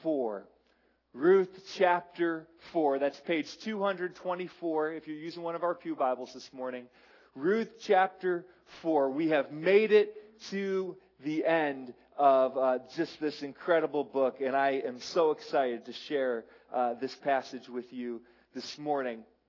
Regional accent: Taylor, Michigan, United States; I just grew up with really simple road systems in Michigan, right? And so my hometown of Taylor, Michigan was pretty much a perfect rectangle, and the roads were just laid out like a grid.

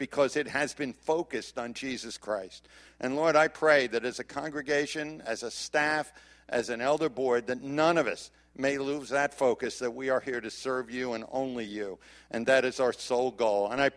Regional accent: New Jersey, United States; I'm from New Jersey, so I can avoid whatever you tell me to do and do what I want.

